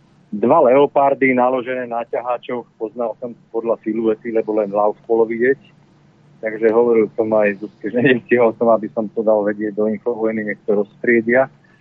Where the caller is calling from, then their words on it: Bratislava, Bratislava Region, Slovakia; Ahoj, Aďo … z Bratislavy.